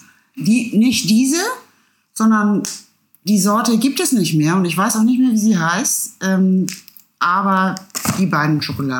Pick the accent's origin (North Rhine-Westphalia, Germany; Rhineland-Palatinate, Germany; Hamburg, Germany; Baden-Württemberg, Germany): Hamburg, Germany; Ich bin nämlich in Hamburg geboren und aufgewachsen